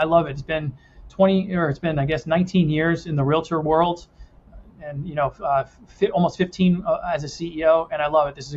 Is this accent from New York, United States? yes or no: yes; New York, United States; moved away as an adult; now in Pennsylvania, United States; So I grew up in New York and moved to Pennsylvania after college.